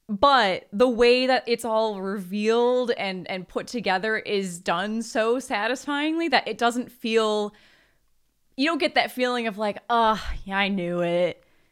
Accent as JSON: {"language": "English", "country": "United States", "said": "Dude, I'm too American to know what type of building this is."}